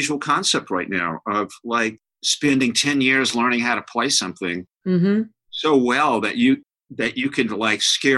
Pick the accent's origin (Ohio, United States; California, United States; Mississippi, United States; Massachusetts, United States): Mississippi, United States; Natchez; I mean, I grew up in Natchez, Mississippi. I spent every weekend I could get to New Orleans in New Orleans.